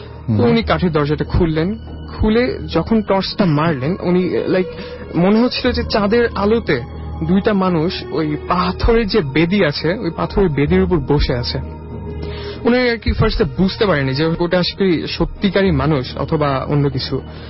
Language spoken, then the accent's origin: Bangla; Natore, Rajshahi Division, Bangladesh; now in Dhaka, Bangladesh; আমি ঢাকায় থাকি এবং আমি নাটোরে একজন ছেলে